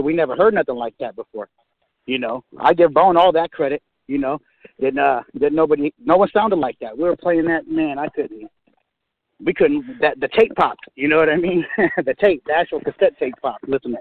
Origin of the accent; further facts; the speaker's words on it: Sacramento, California, United States; I'm from Sacramento. I'm from the West Coast. So we really never fucked with nothing Midwest or the East Coast.